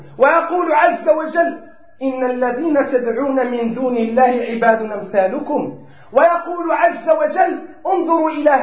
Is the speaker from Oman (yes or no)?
no; Morocco; احنا عندنا في المغرب والله يقولون حج الفقير، حج الفقير